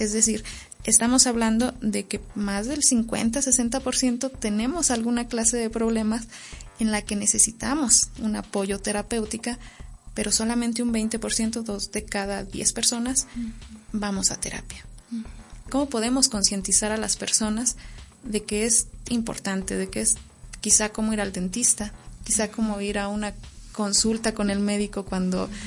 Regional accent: Mexico; nos falla a nosotros como mexicanos.

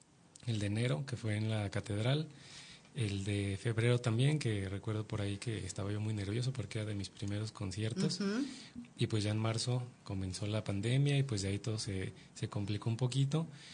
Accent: Chignahuapan, Puebla, Mexico; born there; Yo nací en un municipio en Puebla, se Ajá. llama Chignahuapan, Puebla. Uh-huh. Es muy conocido por las artesanías de vidrio soplado que se hacen allá. Es el lugar de la eterna Navidad

